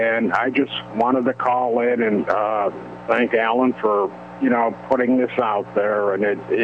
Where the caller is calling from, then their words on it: New York, United States; from New York.